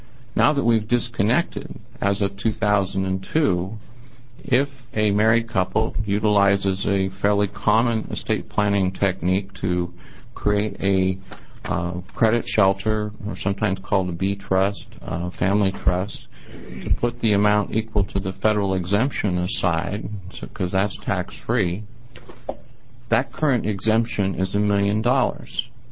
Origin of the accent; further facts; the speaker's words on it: Beaverton, Oregon, United States; also born or lived in Klamath Falls; I'm a tax and estate planning attorney from Beaverton, Oregon. I was born in Klamath Falls